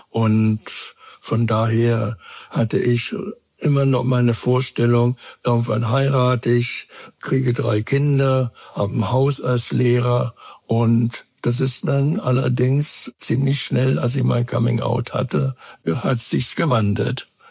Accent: Hanover, Lower Saxony, Germany; also born or lived in Riesengebirge; Ich bin im Dezember 1944 geboren und bin dann in Hannover groß geworden.

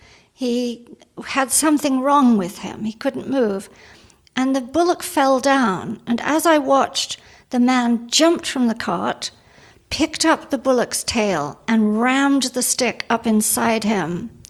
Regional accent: New Delhi, Delhi, India; also born or lived in England; Oh, I was born in England. Then when I was about 7, my father went to help the Indian government because they expected a war with China. And my father designed bombing systems. So off we went, and we lived in New Delhi

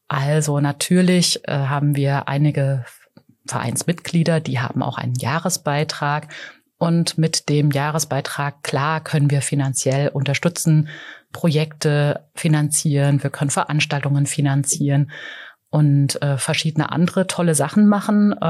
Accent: Merseburg, Saxony-Anhalt, Germany; now in Fulda, Germany; Ich komme aus Merseburg, Merseburg in Sachsen-Anhalt, Merseburg an der Saale.

